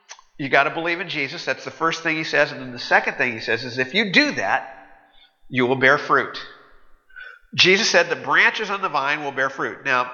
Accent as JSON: {"language": "English", "town": "Bakersfield", "region": "California", "country": "United States", "tie": "born or raised there", "said": "When I was a kid, growing up in Bakersfield, in our backyard, we had lots of food-producing plants."}